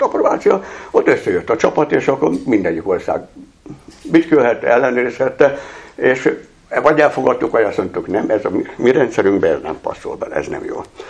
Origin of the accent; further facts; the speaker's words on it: Kyiv, Ukraine; also born or lived in Munich, Germany; annak, aki a Kievből jöttem ráadásul, már Budapest nekem fél nyugat volt, kikerültem Münchenbe